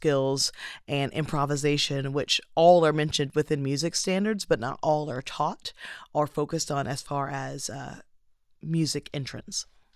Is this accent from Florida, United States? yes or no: yes; Jacksonville, Florida, United States; also born or lived in Lake City; I grew up in Jacksonville, Florida, Lake City, Florida, went to college in Pensacola, Florida, and Tallahassee, Florida